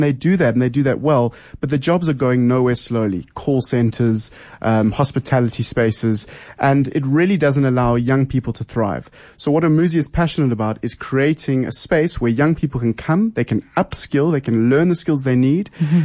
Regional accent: South Africa; me being a South African and a young South African

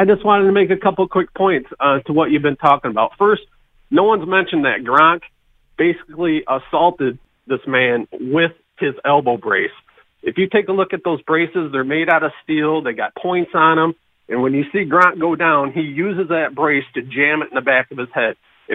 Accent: Michigan, United States; I'm from Michigan. You know, MSU, Mateen Cleaves

